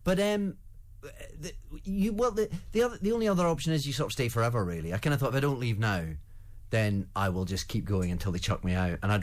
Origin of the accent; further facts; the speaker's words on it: Scotland, United Kingdom; accent: Scottish; There's a hint of Scotland.